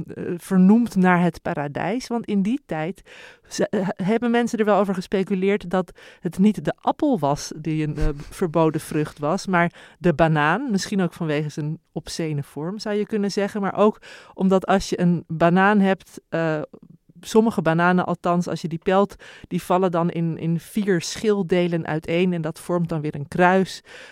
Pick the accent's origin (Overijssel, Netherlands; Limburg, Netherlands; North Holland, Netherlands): North Holland, Netherlands; Heemstede; Ik ben opgegroeid in Heemstede